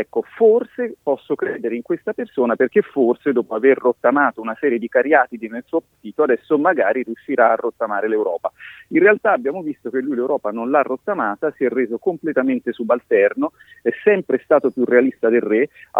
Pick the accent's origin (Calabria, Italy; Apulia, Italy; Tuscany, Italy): Tuscany, Italy; Florence; moved away; che sono un fiorentino che è vissuto poco nella sua terra